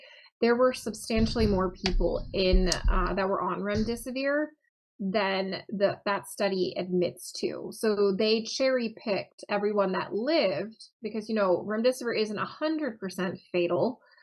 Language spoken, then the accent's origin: English; Nevada, United States; I'm originally from Nevada.